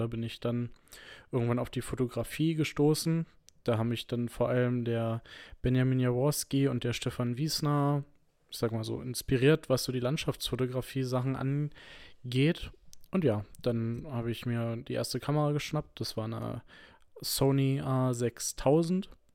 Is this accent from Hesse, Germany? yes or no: no; Hoyerswerda, Saxony, Germany; Ich komme nämlich aus Hoyerswerda und da ist das alles nicht ganz so weit weg.